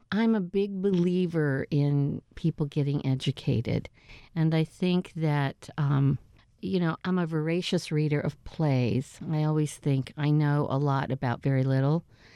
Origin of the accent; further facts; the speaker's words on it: San Pedro, California, United States; born there; also born or lived in Monterey / Germany; I was born in San Pedro, California. I'm an Army brat, and so I was only there for a little while when we moved to Monterey, and then my dad got stationed over in Germany